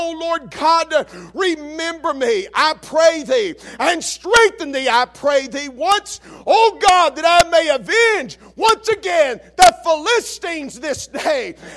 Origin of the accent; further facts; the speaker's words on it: Alabama, United States; Now I'm from Alabama, that's a big number for 40 years